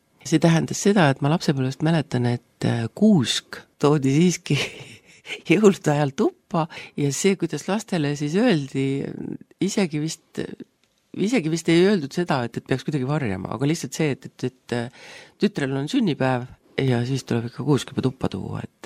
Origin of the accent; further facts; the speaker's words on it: Rakvere, Lääne-Viru County, Estonia; Mina olen sündinud Rakveres ja elasin seal kuni oma keskkooli lõpetamiseni. Ja päris lapsepõlv oli Moonakülas. Nüüd nad vist nimetavad teda Tõrremäe kant või kuidagi nõnda Koidu tänaval